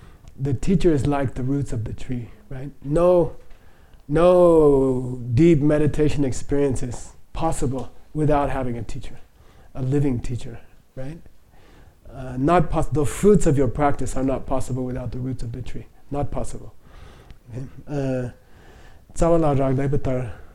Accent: Phoenix, Arizona, United States; So I grew up in Phoenix, right, which is the most beautiful city in the world.

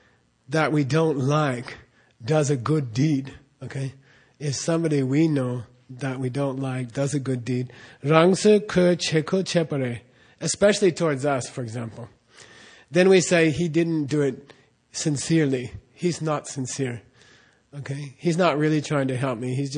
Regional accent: United States; And I'm an American, and I'm proud of being an American.

